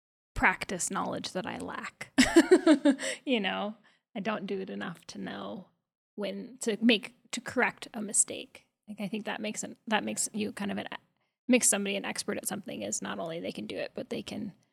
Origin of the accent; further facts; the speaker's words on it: Nevada, United States; Like one of the pies, I'm from Nevada, and the Nevada pie is a all-you-can-eat buffet pie.